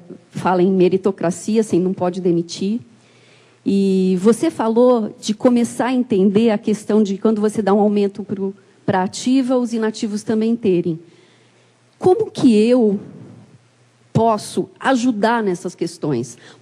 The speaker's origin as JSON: {"language": "Portuguese", "region": "São Paulo", "country": "Brazil", "said": "eu sou de São Paulo."}